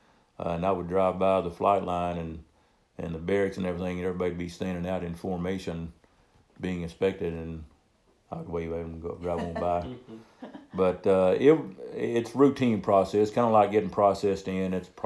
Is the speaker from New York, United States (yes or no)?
no; Cabot, Arkansas, United States; I came home in July and moved to Conway. I grew up in Cabot. That's where I went back to. I moved to Conway in August to start college.